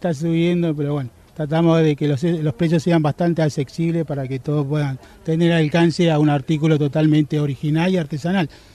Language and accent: Spanish; Argentina; moved away as an adult; now in Spain; cuando yo tenía 20 años, ya tengo 46, hace 26 años que me dedico a esto, soy argentino, hace 14 que estoy aquí en España